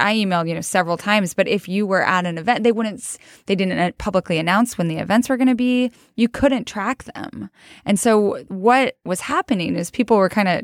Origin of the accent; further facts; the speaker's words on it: Idaho, United States; I'm from Idaho.